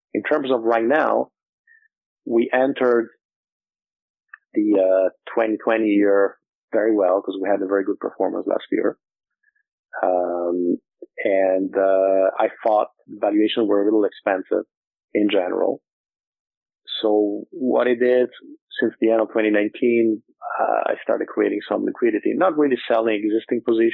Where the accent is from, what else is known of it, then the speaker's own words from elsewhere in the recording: Milan, Lombardy, Italy; Also because I'm from Milan. So all my friends are from Milan.